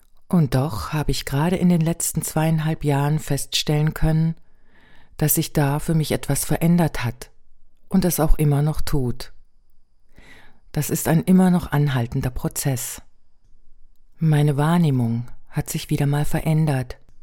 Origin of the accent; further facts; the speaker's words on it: Germany; Also für mich als Deutsche räumlich gesehen doch schon fühlbar recht nah.